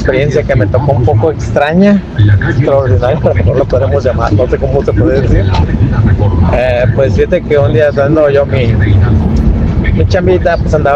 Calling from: Ciudad Guzmán, Jalisco, Mexico; Saludos de acá desde Ciudad Guzmán, Jalisco.

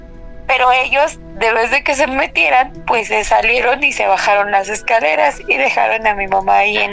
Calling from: Tizayuca, Hidalgo, Mexico; de Tizayuca.

